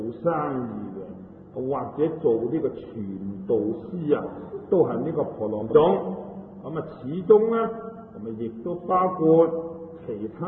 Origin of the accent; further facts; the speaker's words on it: Hong Kong; 我们香港人所谓呢有些痴线的，